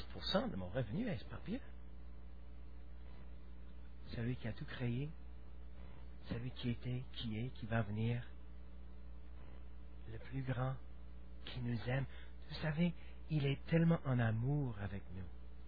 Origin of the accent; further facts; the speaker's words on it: Quebec, Canada; Je suis Canadien, je suis Québécois, je suis, comme je dis, toutes ces choses. Et en plus, je vais ajouter à la fin de la liste, je suis chrétien, je vais à l'église une fois par semaine